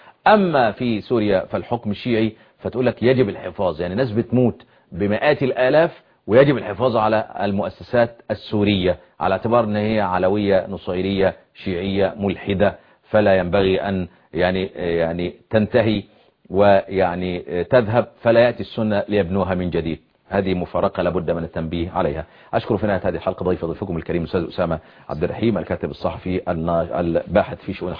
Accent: Egypt; كما يقال عندنا في مصر

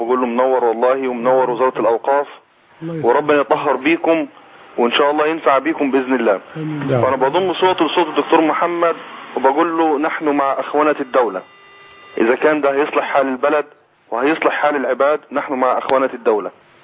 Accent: Sohag, Sohag Governorate, Egypt; أنا من سوهاج مش من السعودية يا باشا بعد إذنك. صحح. انا بلديات الدكتور محمد الصغير من طهطا.

